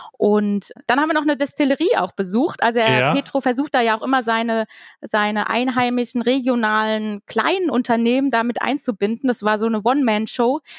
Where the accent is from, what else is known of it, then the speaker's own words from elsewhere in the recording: Germany; da gibt's jetzt nicht so die Fahrradwege, wie wir das so als Deutsche so kennen, ne?